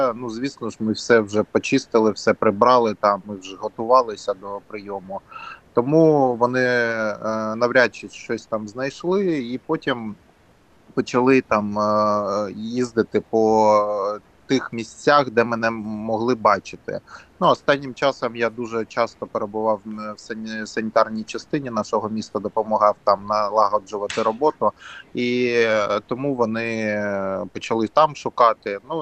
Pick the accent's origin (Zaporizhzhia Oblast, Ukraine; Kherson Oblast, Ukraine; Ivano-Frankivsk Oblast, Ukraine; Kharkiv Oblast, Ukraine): Zaporizhzhia Oblast, Ukraine; Enerhodar; я народився в Енергодарі, все життя живу в Енергодарі